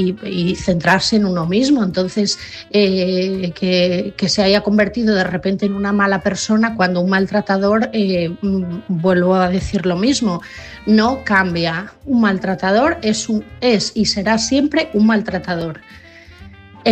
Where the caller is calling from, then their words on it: Asturias, Spain; de Asturias